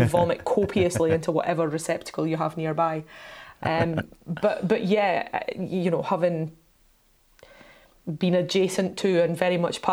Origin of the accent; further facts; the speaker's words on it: Scotland, United Kingdom; like, I'm Scottish, that just, it doesn't wash with me.